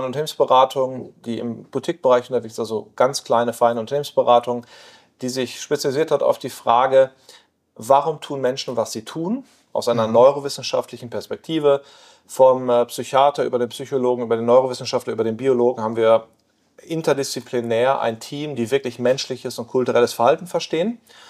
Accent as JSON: {"language": "German", "region": "North Rhine-Westphalia", "country": "Germany", "lives_now": "Netherlands", "said": "Ursprünglich aus dem Ruhrgebiet. Mhm. Östlich Ruhrgebiet, jetzt hat es mich in die Niederlande verschlagen."}